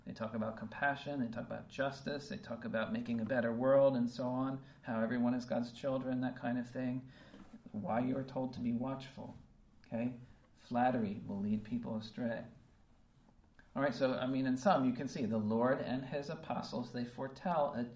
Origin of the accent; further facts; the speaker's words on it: United States; I guess because I'm American, I think of American history.